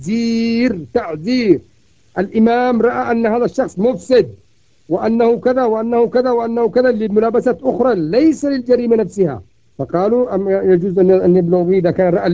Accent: Yemen; في جبلة عندنا في اليمن

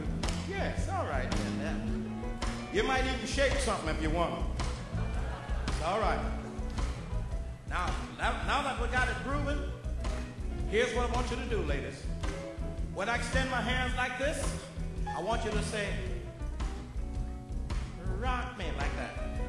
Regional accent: Indianola, Mississippi, United States; They taught me before I left my hometown of Indianola, Mississippi.

